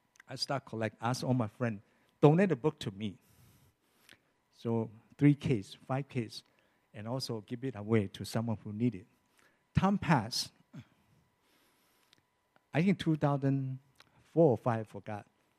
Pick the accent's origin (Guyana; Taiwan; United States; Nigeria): Taiwan; Don't forget, I'm Chinese, but from Taiwan, not from mainland China.